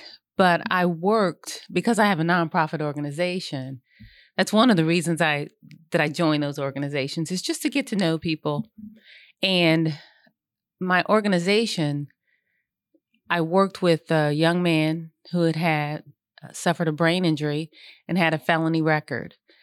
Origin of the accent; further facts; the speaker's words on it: Columbus, Ohio, United States; now in Charlotte, United States; I'm from Columbus, Ohio, mm-hmm. and I moved to Charlotte in 2015.